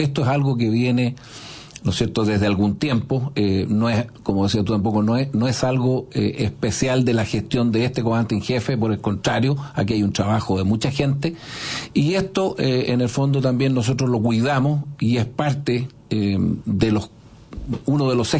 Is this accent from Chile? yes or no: yes; Chile; porque nosotros somos de Chile, claro.